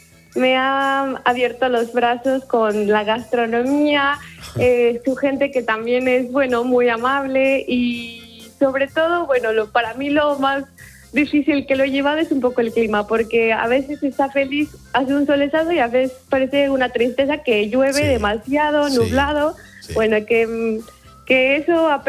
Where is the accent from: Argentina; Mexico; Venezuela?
Mexico; now in Bilbao, Spain; soy de México, pero vivo en Bilbao y teletrabajo desde una empresa en México, entonces tengo el horario mexicano para currar.